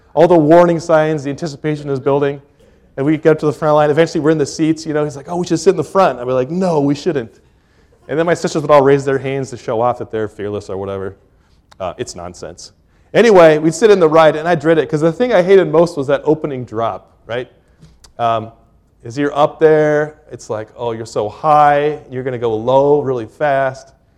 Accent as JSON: {"language": "English", "region": "California", "country": "United States", "tie": "born or raised there", "said": "So as a young man, I grew up in California, and we had Six Flags."}